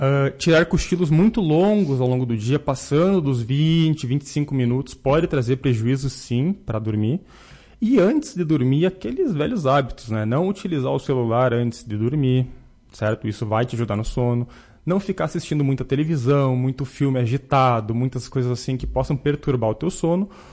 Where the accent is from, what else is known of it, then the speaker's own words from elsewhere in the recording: Brazil; Nós que somos brasileiros, a alimentação faz parte dos nossos momentos comemorativos